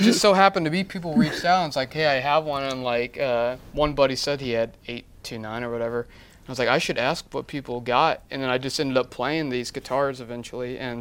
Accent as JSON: {"language": "English", "town": "Springfield", "region": "Illinois", "country": "United States", "said": "I'm from Springfield, Illinois."}